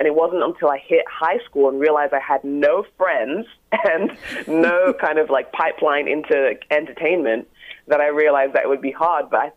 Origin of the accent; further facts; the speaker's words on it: London, United Kingdom; now in Toronto, Canada; I come from London, England, and I currently live in downtown Toronto. I've been here for about 15 years.